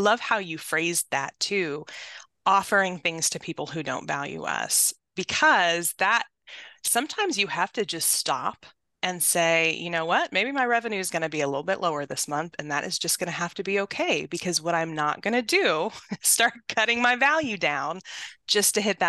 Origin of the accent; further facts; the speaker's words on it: Midwest, United States; I grew up working class in the Midwest